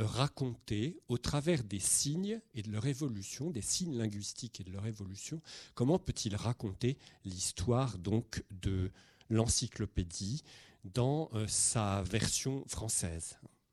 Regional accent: Algeria; first language Kabyle and Arabic; French is a second language; tout a commencé en Algérie, mon pays natal. Je suis le fruit, amer ou sucré, je ne sais, d'un pluriculturalisme des plus beaux. Mon père est kabyle, ma mère est arabe.

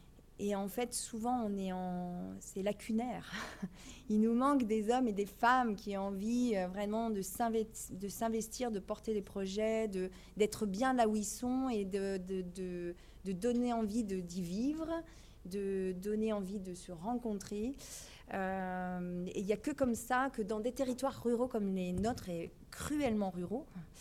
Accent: Provence-Alpes-Côte d'Azur, France; Moi, je venais de Provence et j'avais envie de marchés qui vivent

